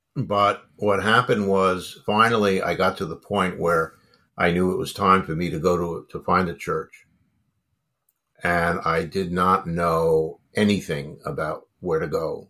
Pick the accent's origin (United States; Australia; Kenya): United States; New York; I hadn't known any Protestants. I grew up in New York. There aren't many Protestants in New York.